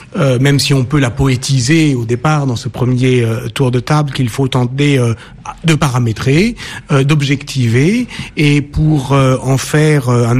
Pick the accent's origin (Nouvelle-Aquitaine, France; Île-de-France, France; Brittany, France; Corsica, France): Île-de-France, France; Paris; born there; Bah oui, je suis né à Paris, donc pour moi, la Méditerranée, c'est une destination.